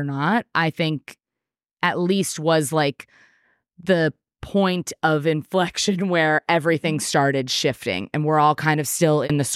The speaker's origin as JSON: {"language": "English", "region": "New Jersey", "country": "United States", "tie": "born or raised there", "said": "I feel personally attached to Real Housewives of New Jersey because I grew up in New Jersey. I'm Italian, this, that, and the other thing."}